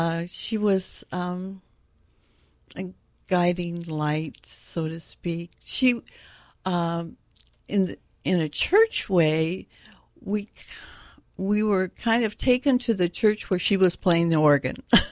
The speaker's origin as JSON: {"language": "English", "town": "Culver City", "region": "California", "country": "United States", "tie": "born or raised there", "also_born_or_lived": "Fillmore, California", "said": "I grew up in Southern California. Culver City, L.A. I lived in three different homes in the L.A. area."}